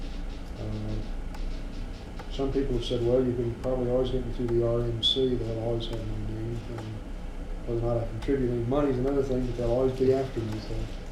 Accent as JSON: {"language": "English", "region": "Kansas", "country": "United States", "said": "I'm from Kansas, and these California names really show me."}